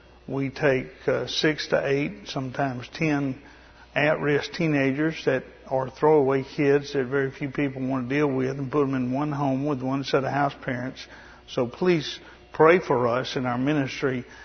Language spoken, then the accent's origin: English; Texas, United States; born there; also born or lived in Louisiana / Mississippi / Alabama; And I used to live in, I was born in Texas. My parents were from Oklahoma. You know there are different languages in those states. I lived in Louisiana and Mississippi and Alabama.